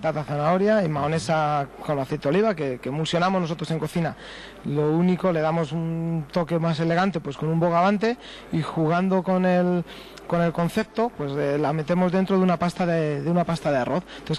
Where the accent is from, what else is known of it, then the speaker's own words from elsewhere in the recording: Valdilecha, Community of Madrid, Spain; desde vinos de Arganda hasta la zona de mi pueblo, por ahí por Valdilecha